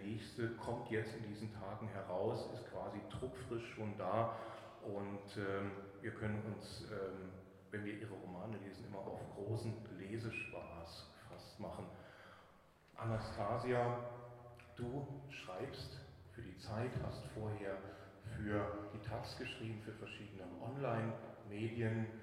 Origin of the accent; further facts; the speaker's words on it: Thuringia, Germany; Ich komme eigentlich aus Ostthüringen, aber Thüringen bewegt mich jetzt besonders.